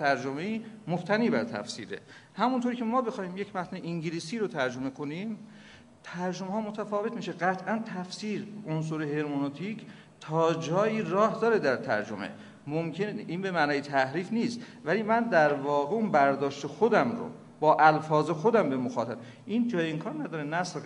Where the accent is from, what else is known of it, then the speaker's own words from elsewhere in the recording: Iran; ما هم ایرانی هستیم